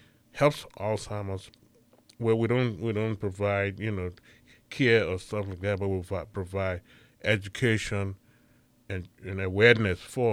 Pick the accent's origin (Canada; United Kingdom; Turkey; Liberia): Liberia; now in United States; She taught, and we are originally from Liberia, West Africa.